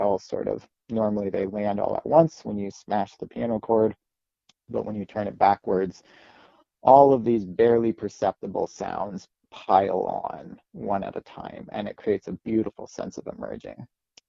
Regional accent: Kitchener-Waterloo, Ontario, Canada; also born or lived in Guelph / Hamilton; now in Montreal, Canada; I grew up in Kitchener-Waterloo, lived for a time in Guelph and a time in Hamilton, and have been based in Montreal for the past 6 years now.

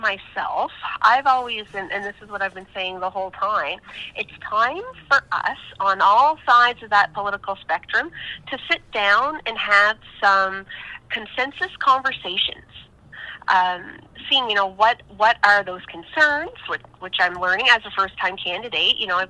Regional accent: Caledonia, Nova Scotia, Canada; I am a good Queens County girl. So I was born and raised up in Caledonia, went to North Queens Rural High School.

